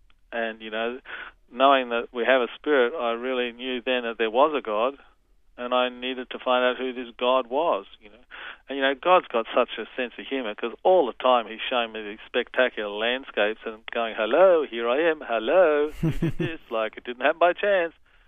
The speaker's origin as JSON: {"language": "English", "country": "Australia", "said": "I'm Australian photographing a book on the journey of Jesus."}